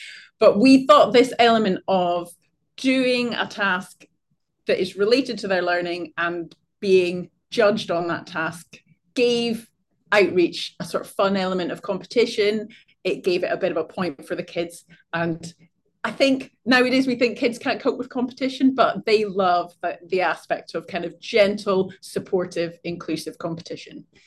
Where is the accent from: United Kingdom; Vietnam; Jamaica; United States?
United Kingdom; Scotland; As you said, I'm an associate professor at Warwick Law School. I'm obviously not from this part of the world. I'm originally Scottish